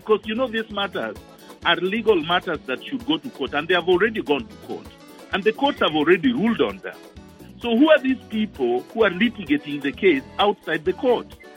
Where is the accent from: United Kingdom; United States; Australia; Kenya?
Kenya; The court has said I'm a Kenyan.